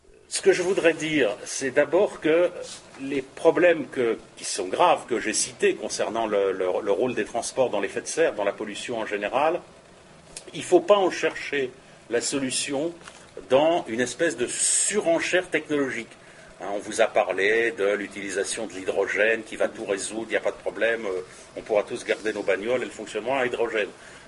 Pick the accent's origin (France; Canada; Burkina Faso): France; surtout chez nous en France, où on a des institutions de la Ve République qui sont assez monarchiques